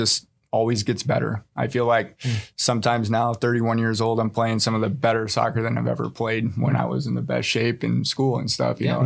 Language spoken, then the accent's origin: English; Fort Collins, Colorado, United States; So I grew up in Fort Collins area up north.